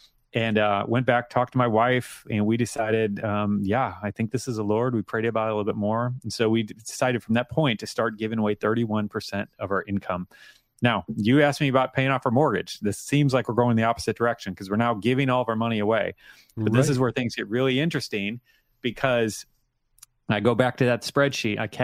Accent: United States; It's like, well, I'm an American. I want it faster.

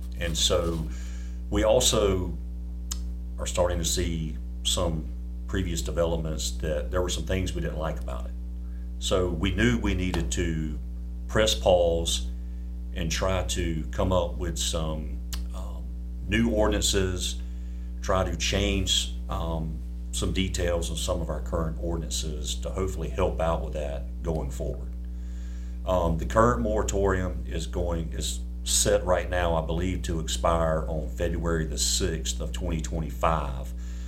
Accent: Georgia, United States; I was born and raised in Clio area. So I've been here most of my life.

